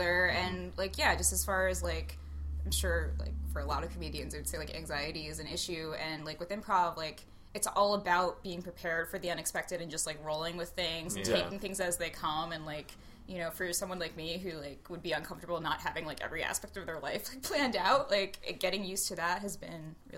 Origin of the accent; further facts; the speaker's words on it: New Jersey, United States; I grew up in South Jersey. I went to college in New York. I moved back to the Philly area